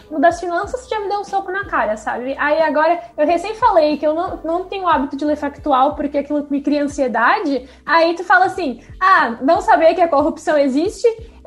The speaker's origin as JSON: {"language": "Portuguese", "region": "Paraná", "country": "Brazil", "said": "Sou paranaense, gente."}